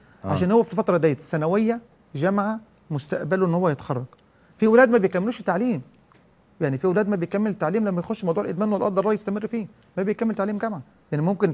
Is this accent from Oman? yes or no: no; Egypt; احنا يعني عندنا في مصر